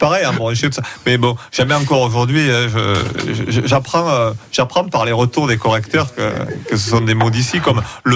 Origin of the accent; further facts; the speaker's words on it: Marseille, Provence-Alpes-Côte d'Azur, France; il y a plein de mots qu'on emploie quand on est Marseillais en croyant qu'ils sont français.